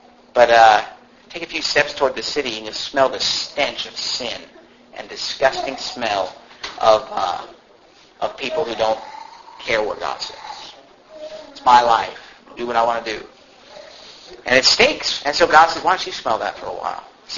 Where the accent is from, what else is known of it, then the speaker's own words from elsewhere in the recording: Sacramento, California, United States; I grew up in Sacramento, and I travel there a lot.